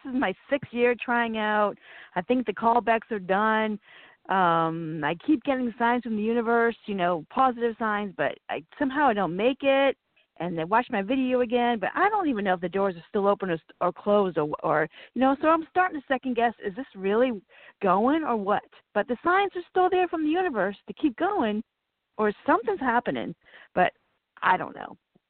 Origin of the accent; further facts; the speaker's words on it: Virginia, United States; I'm from Virginia.